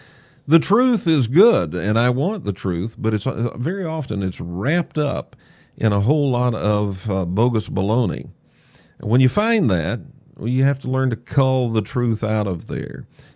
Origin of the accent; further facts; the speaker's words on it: Texas, United States; accent: Texas; And I said, yes, I'm from Texas. How could you tell? Because I was speaking Serbian. But he could hear Texas accent in my Serbian speech.